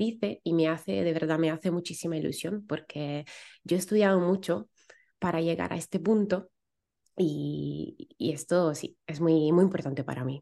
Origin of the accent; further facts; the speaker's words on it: Verona, Veneto, Italy; born there; Spanish is a second language; now in Terni, Italy; Y vivo aquí desde hace muchísimos años, pero nací en Verona, en el norte de Italia.